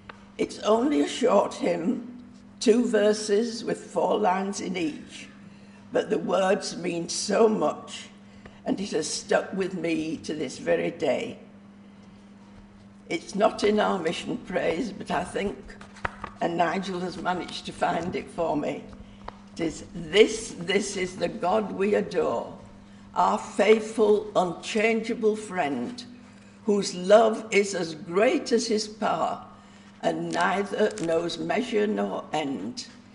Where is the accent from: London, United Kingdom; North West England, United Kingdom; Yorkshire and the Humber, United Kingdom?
Yorkshire and the Humber, United Kingdom; I'm a Yorkshire lass born and bred. Both my parents were staunch Methodists